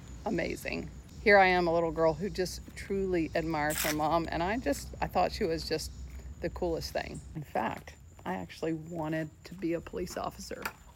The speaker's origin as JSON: {"language": "English", "town": "Gainesville", "region": "Georgia", "country": "United States", "tie": "born or raised there", "said": "I was born and raised right here in Gainesville, Georgia."}